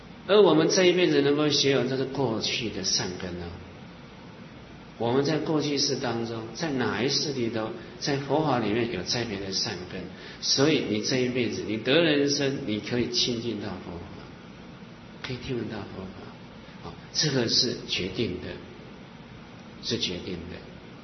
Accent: southern Taiwan, Taiwan; 这个学人小的时候是住在南部，11岁呢，那么我们全家搬到北部，那么后来当兵是在中部，出家是在中部，

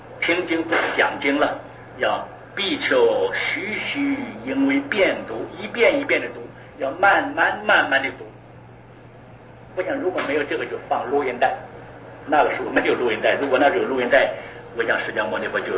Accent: China; 我们从前小的时候在大陆

